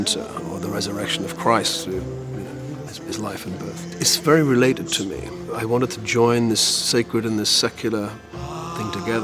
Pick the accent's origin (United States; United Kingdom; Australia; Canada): United Kingdom; Wallsend, North East England; I come from Wall's End on Tyne, which is very industrial. The snow would make this into a magical, magical place.